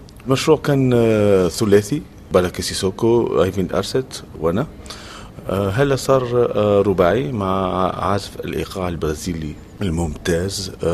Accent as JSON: {"language": "Arabic", "country": "Tunisia", "said": "دائما بحب الرجوع إلى الأصل كتونسي"}